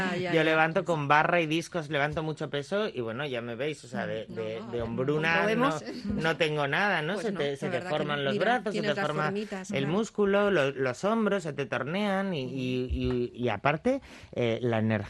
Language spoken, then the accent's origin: Spanish; Asturias, Spain; Mi familia, somos asturianos, ¿qué os voy a decir a vosotros también?